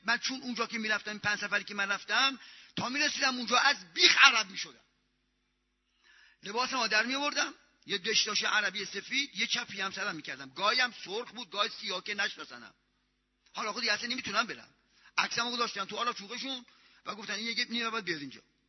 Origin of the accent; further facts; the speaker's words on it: Isfahan, Iran; گفتم لشک چه دروغ بگم، بچه اصفهانم من